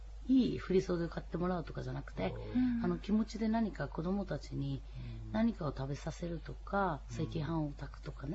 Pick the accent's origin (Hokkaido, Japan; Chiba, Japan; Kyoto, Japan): Hokkaido, Japan; Sapporo; 札幌から来ました